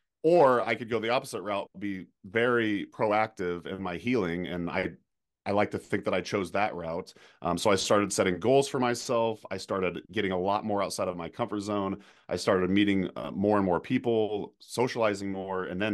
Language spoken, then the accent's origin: English; Oregon, United States; now in Wisconsin, United States; Since I moved to the Midwest here in Wisconsin, I'm from Oregon, but I moved to Wisconsin